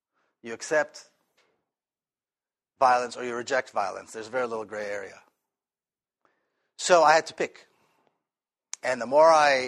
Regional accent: Jerusalem, Jerusalem District, Israel; So, I grew up in Jerusalem.

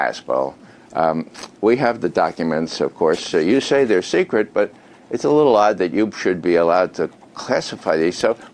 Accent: New York, United States; Now, I grew up in New York, first 22 years of my life. I went to school there. I went to university there

